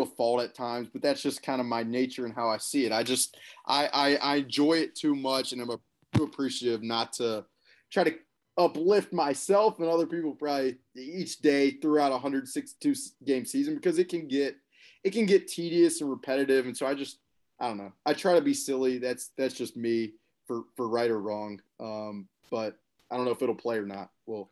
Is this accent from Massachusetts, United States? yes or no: no; Birmingham, Alabama, United States; I played a lot of golf growing up in Birmingham, Alabama.